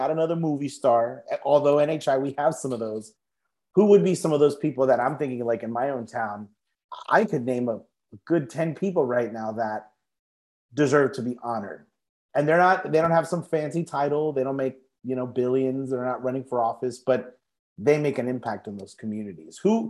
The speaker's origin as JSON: {"language": "English", "region": "Pennsylvania", "country": "United States", "said": "But I'm from Pennsylvania, the North, the Union."}